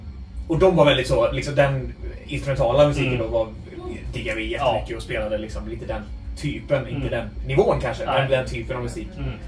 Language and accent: Swedish; Borås, Västra Götaland County, Sweden; Vi är alla från Borås. Och vi har alla gått på samma gymnasieskola, Bäckensgymnasiet, men aldrig samtidigt.